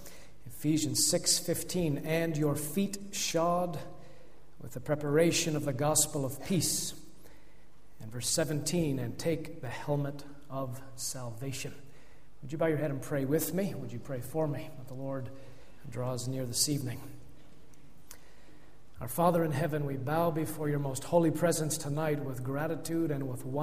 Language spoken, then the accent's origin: English; Toronto, Ontario, Canada; also born or lived in Tandragee, United Kingdom; now in United Kingdom; I grew up in Tandragee, have little memories of there, leaving at 3, but then all I've known is growing up in the manse in the church in Toronto, and from there, I came back to Ulster